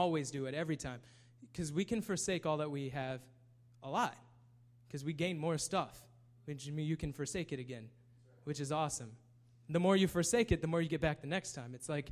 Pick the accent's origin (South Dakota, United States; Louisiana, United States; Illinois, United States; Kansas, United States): Kansas, United States; I'm from Kansas. You think that we have a yellow brick road and that... And every time I tell everybody I'm from Kansas